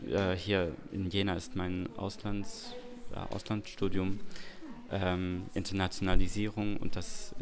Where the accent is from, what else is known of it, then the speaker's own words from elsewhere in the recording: Netherlands; German is a second language; ich komme aus den Niederlanden und ich studiere dort Lehramt Deutsch.